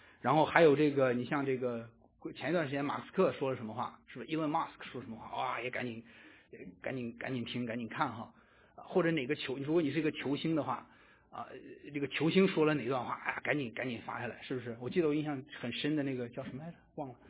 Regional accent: China; 我中国人

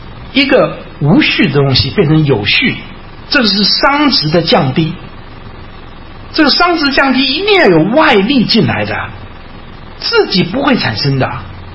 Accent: Taiwan; 我从台湾来的，所以我写这个猿是写这个猿字哈。

